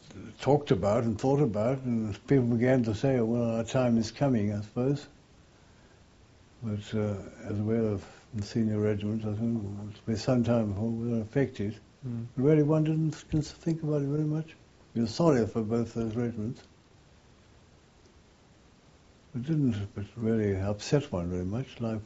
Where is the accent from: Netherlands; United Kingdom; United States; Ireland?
United Kingdom; UK. I love my home country